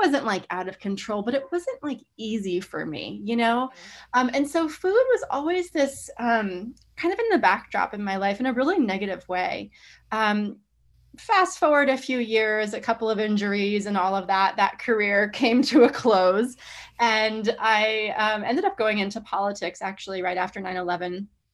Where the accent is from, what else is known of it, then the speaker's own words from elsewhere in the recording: Reno, Nevada, United States; now in New York City, United States; I'm from Reno, Nevada, of all places, and I live in New York City now, but I came here to dance with New York City Ballet. So I was just like a little girl in a small town who really wanted to go to the big city and become a ballerina.